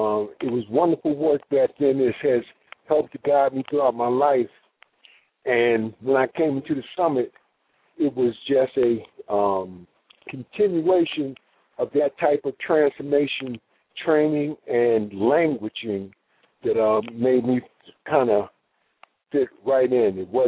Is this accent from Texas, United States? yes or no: no; New Jersey, United States; I'm from New Jersey.